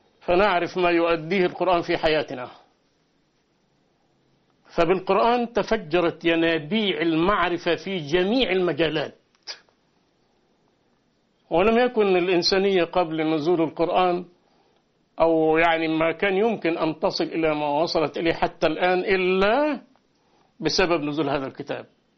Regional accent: Upper Egypt, Egypt; البلد عندي أنا هي قرية من صعيد مصر

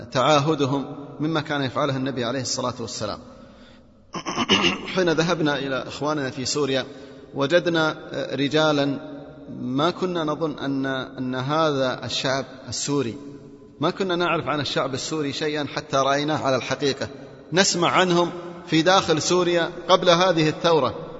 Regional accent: Kuwait; عندنا في الكويت أسر تعيش في غرفة وصالة

